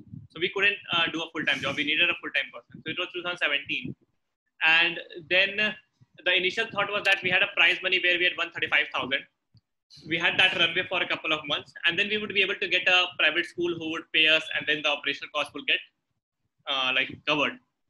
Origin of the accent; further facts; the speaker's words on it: Bihar, India; Bihar mein, but I'm from Bihar.